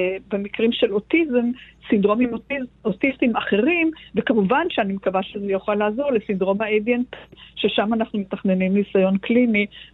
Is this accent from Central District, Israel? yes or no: no; Jerusalem, Jerusalem District, Israel; אני ירושלמית במקור.